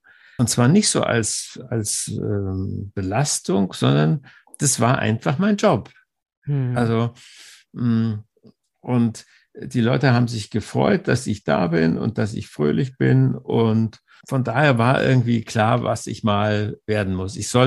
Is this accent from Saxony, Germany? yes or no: no; Munich, Bavaria, Germany; born there; Also ich bin geboren in München